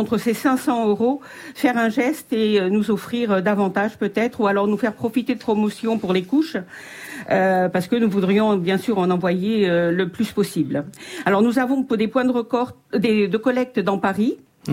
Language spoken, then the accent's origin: French; Portugal; Alors, chez nous au Portugal, on dit quand on console quelqu'un entre guillemets, on le rassénère, on le fortifie.